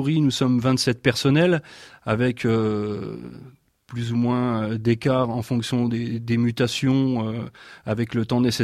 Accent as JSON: {"language": "French", "region": "Grand Est", "country": "France", "tie": "born or raised there", "said": "Mon arrivée à Commercy est un choix personnel, puisqu'étant originaire de Meurthe-et-Moselle, je voulais me rapprocher de la Lorraine, qui est donc ma région natale."}